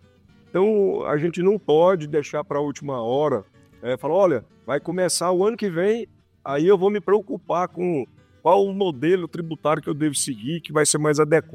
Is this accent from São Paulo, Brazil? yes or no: no; Jataí, Goiás, Brazil; also born or lived in Rio Verde; Eu nasci em Rio Verde, mas assim, vim muito jovem aqui para Jataí. E a vida inteira, meu pai trabalhando aqui na cidade, uma cidade pequena, né? Todo mundo se conhece.